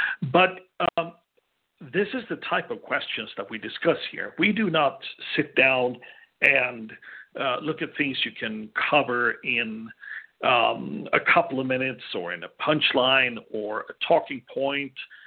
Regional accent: Sweden; moved away as an adult; I grew up in Sweden. I've seen the so-called soft version of socialism. I endured it. I hated it. I left it.

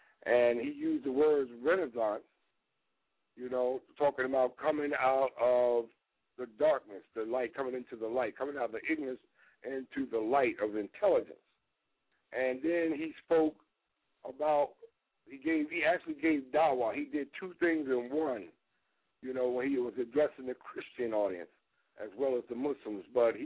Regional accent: St. Louis, Missouri, United States; from St. Louis, Missouri.

